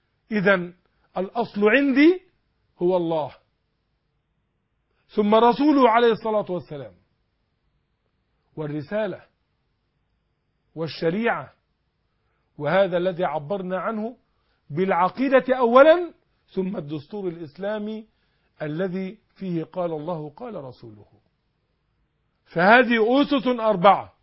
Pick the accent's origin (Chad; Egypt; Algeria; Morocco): Egypt